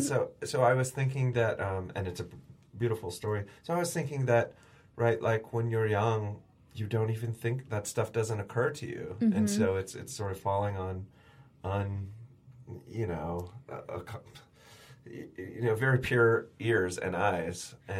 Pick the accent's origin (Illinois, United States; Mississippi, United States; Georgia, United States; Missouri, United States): Georgia, United States; Athens; Yeah, I'm from Athens, Georgia. I grew up there.